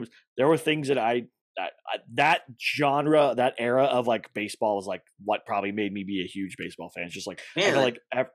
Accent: Texas, United States; Look, I grew up as a Texas Rangers fan in Texas.

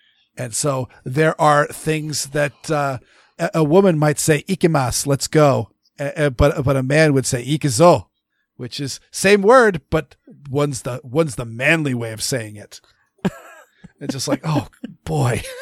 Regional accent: Maine, United States; I studied French because I grew up in Maine, and I'm a quarter French Canadian, and I've got relatives who spoke French, and I live around places where French is routinely spoken by French Canadian immigrants.

